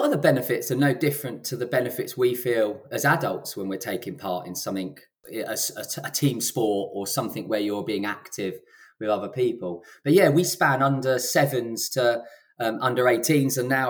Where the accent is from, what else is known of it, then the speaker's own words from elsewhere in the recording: Harpenden, East of England, United Kingdom; And actually played for the club when I was a youngster as well, growing up in Harpenden.